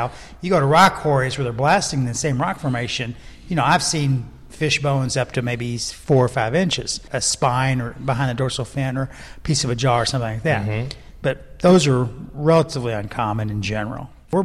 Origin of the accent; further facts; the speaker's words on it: Louisville, Kentucky, United States; I grew up in Louisville. Right. There were Devonian fossils in my neighborhood.